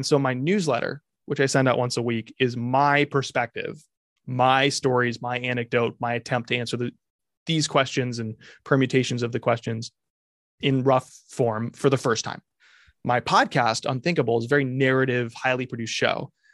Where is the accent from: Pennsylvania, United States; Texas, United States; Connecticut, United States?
Connecticut, United States; Branford; You know, I'd take them to my hometown where I grew up in Brantford, Connecticut.